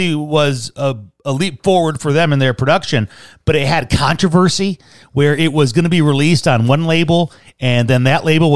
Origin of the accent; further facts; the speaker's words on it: Chicago, Illinois, United States; I'm from Chicago.